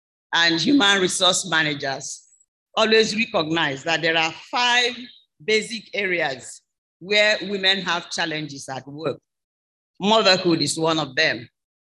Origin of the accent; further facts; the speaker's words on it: Obiaruku, Delta, Nigeria; do you know that Abraka means Obiaruku? And I'm from Obiaruku.